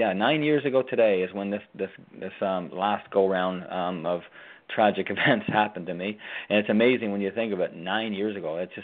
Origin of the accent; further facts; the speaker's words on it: Canada; moved away as an adult; now in United States; because this is where I come to from Canada, and I believe 100% that I was compelled by God to come here, and I've had more evidence of it since day one, since I first got here, and that was almost 13 years ago this July.